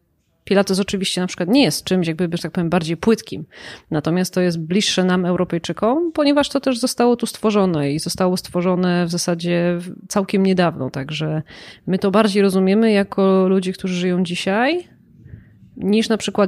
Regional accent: Tarnów, Lesser Poland, Poland; now in Kraków, Poland; ja pochodzę z Tarnowa, więc jakby Tarnów jest miastem dużo mniejszym

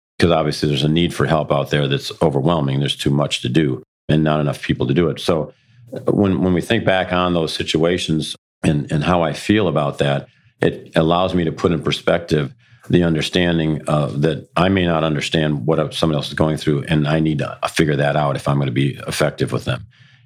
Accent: Detroit, Michigan, United States; And I grew up in the city of Detroit. And so the neighborhood that I lived in was called a near Northwest ghetto by Time magazine

